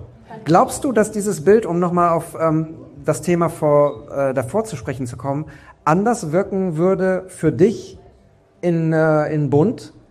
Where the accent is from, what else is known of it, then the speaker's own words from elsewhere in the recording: Bochum, North Rhine-Westphalia, Germany; Meine Frage als Bochumer im Saarland.